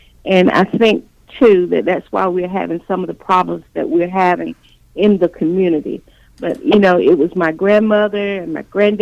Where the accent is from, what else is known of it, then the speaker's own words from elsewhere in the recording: Columbus, Georgia, United States; I was born and raised right here in Columbus, Georgia. I attended the public schools of Columbus from 1966, graduate of Spencer High School.